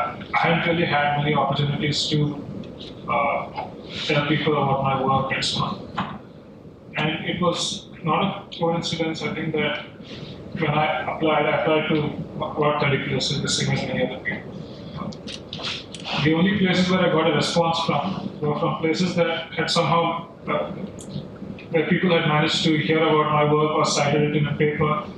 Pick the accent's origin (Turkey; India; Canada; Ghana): India; now in United States; I'm an Indian in the US, so I don't have a Canadian visa.